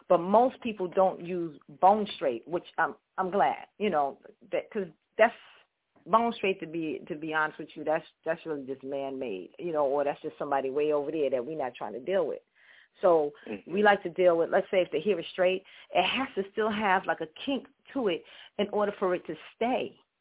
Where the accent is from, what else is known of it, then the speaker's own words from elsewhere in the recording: Brooklyn, New York, United States; I'm actually from Brooklyn. I'm from Williamsburg.